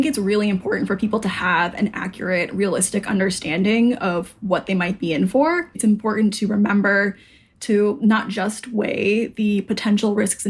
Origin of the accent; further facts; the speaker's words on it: Arizona, United States; Kind of to distract me, they asked me like where I was from, and I'm from Arizona.